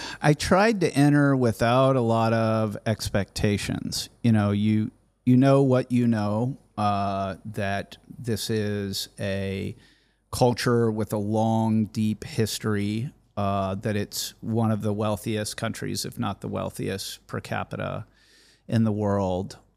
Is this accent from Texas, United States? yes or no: yes; Texas, United States; So yeah, I'm a seventh generation Texan